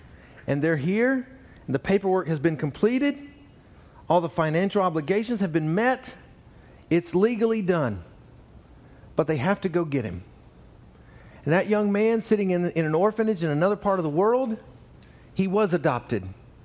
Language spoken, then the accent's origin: English; Georgia, United States; Like when I was little growing up in Georgia